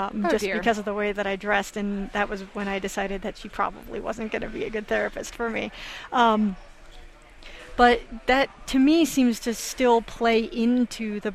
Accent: Santa Fe, New Mexico, United States; And also because I grew up in Santa Fe

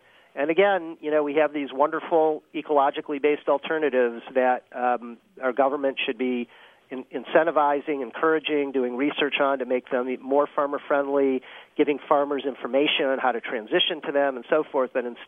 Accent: Michigan, United States; I grew up in the Midwest in Michigan, and in many ways it used to be a beautiful part of the country, and we've sacrificed a lot of it.

